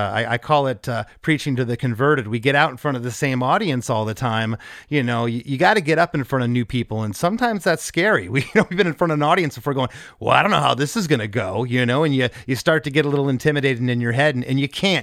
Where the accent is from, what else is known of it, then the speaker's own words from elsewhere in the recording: Novi, Michigan, United States; also born or lived in Livonia; So I was born in Novi. Okay. Or excuse me, born in Livonia. I grew up in Novi.